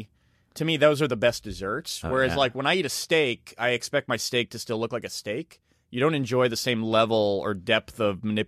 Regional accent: Massachusetts, United States; I have pretty deadpan sarcastic humor. I'm from Massachusetts, where I think sarcasm is kind of a high art form.

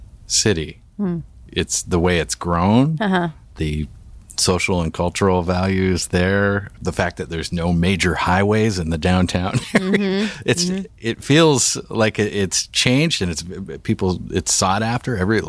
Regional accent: Victoria, British Columbia, Canada; So you and I are both from the West Coast. I'm from Victoria.

